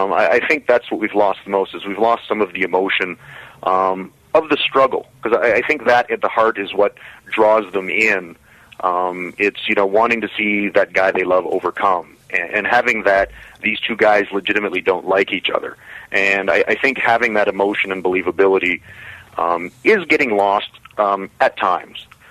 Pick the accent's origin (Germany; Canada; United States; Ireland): Canada; Calgary, Alberta; because it was in Calgary, my hometown.